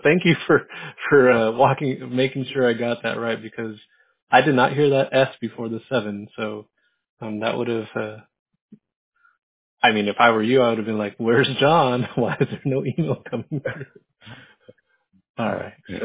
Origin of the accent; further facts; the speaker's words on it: California, United States; Just to let you know, Alberto, I grew up in Southern California.